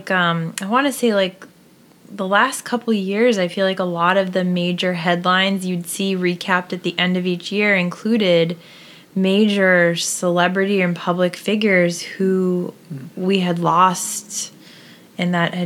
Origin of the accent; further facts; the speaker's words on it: Massachusetts, United States; he actually got his career started up in my home state of Massachusetts.